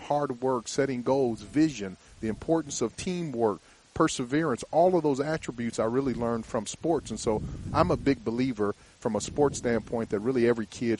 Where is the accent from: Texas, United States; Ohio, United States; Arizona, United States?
Arizona, United States; I just look back to when I grew up in Arizona.